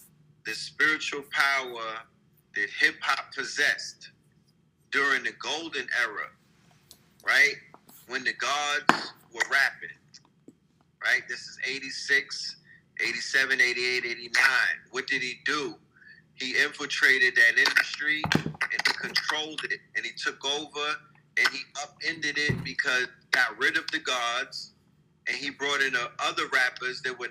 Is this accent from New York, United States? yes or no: yes; Bronx, New York, United States; born there; Keep in mind, the Bronx, where hip-hop was traded, I was born in the Bronx. It was a slum.